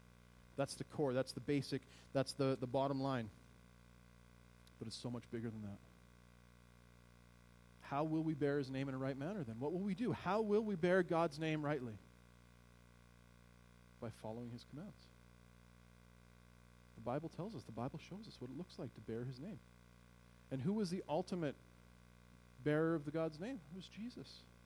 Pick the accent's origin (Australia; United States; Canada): Canada; I'm a Canadian.